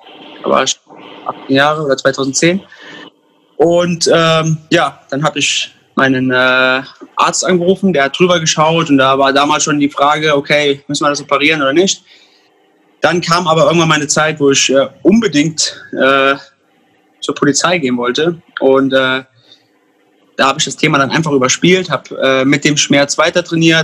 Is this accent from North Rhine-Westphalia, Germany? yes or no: no; Koblenz, Rhineland-Palatinate, Germany; Ich komme aus Koblenz. Das ist die schönste Stadt in Rheinland-Pfalz.